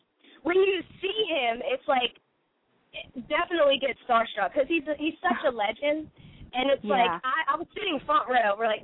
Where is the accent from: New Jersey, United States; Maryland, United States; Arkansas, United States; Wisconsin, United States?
Maryland, United States; And we're from Maryland. I'm in Baltimore, Maryland right now.